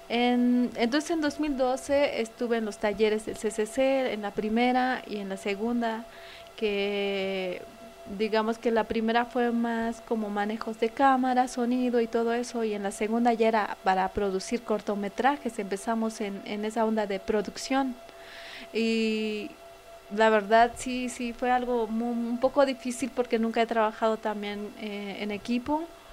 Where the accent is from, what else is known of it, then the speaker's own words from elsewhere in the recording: Zinacantán, Chiapas, Mexico; Soy originaria de Sinacantán